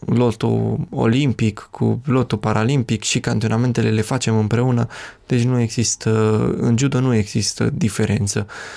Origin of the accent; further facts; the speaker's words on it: Sălaj County, Romania; M-am născut în Sălaj, am crescut în Sălaj, dar aici m-am dezvoltat din punct de vedere sportiv. Aici locuiesc.